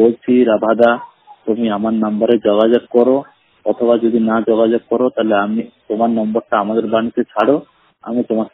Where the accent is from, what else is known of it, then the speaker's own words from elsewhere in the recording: Allahabad, Uttar Pradesh, India; আমার বাড়ি হলো ইলাহাবাদ।